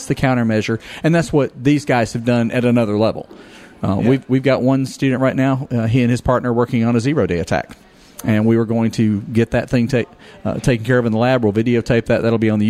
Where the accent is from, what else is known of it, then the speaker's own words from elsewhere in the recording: Panama City, Florida, United States; I'm from Panama City.